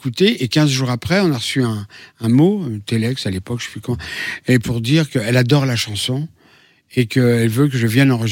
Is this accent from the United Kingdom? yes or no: no; Paris, Île-de-France, France; born there; elle a traversé l'Atlantique et moi je suis né à Paris.